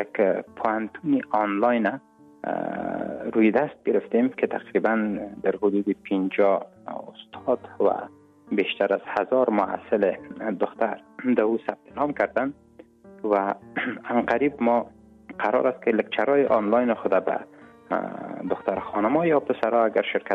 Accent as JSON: {"language": "Persian", "region": "Kabul", "country": "Afghanistan", "tie": "born there", "moved": "yes", "said": "زادگاه من کابل است"}